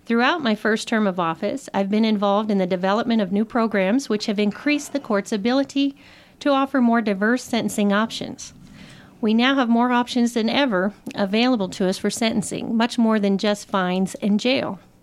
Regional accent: Bayard, New Mexico, United States; I am a lifelong resident of Grant County. I was born and raised in Baird, New Mexico, and I currently reside in Silver City

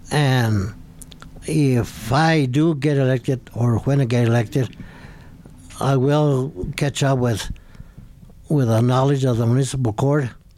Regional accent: Hurley, New Mexico, United States; also born or lived in Silver City; I was born in Silver City, and when I was about 6 years old, we moved to Hurley. My father got a job in the mine, and we had housing over there. And I've been a resident of Silver City for 40 years.

